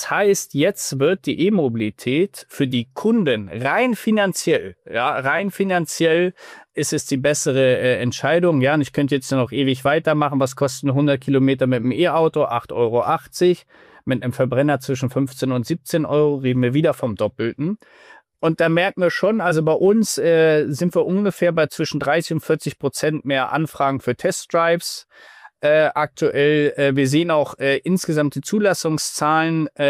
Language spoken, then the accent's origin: German; Wolfsburg, Lower Saxony, Germany; moved away as an adult; now in Gothenburg, Sweden; erwischte mich tatsächlich in meiner Heimatstadt Wolfsburg. Ich bin tatsächlich gerade auf Heimatbesuch